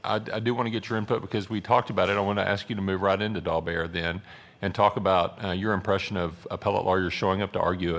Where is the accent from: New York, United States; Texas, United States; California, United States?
Texas, United States; Deer Park; I'm from Deer Park, Texas.